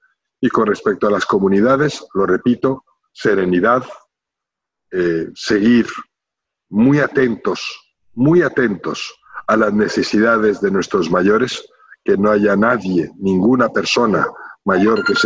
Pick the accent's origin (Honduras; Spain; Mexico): Spain; como judíos y como ciudadanos españoles.